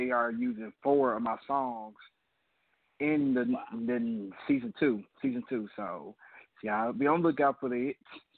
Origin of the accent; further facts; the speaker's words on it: Jackson, Mississippi, United States; And in Mississippi, we don't really have like jigging music.